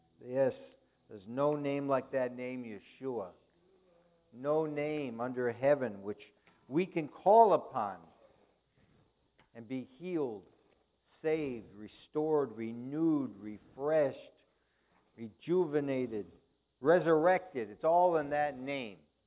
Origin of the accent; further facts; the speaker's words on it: Chicago, Illinois, United States; As a young boy growing up in Chicago, I would run home after school so I could put on the television set to watch the Cubbies